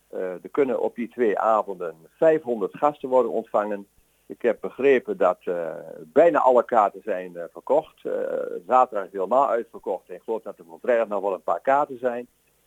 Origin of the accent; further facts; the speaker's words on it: Haaksbergen, Overijssel, Netherlands; En ik kom zelf uit Haaksbergen